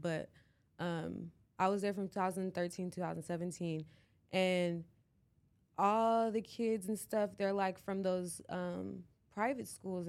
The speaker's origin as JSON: {"language": "English", "town": "Inglewood", "region": "California", "country": "United States", "said": "I mean, I live in Inglewood. I'm from Inglewood, which is, LA is a very small place."}